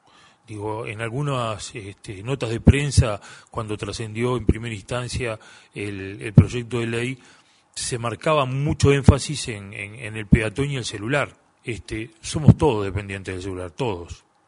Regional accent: Rivera, Uruguay; yo que procedo fundamentalmente de Rivera, no es lo mismo transitar el límite de la ciudad de Rivera, que es un límite seco

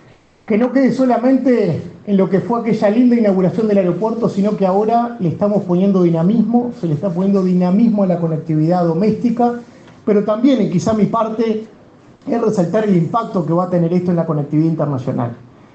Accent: Salto, Uruguay; estoy aterrizando en mi tierra. Y de hecho con una familia muy vinculada también al aeropuerto y a la historia de este aeropuerto, es imposible no emocionarse, estar llegando a Salto

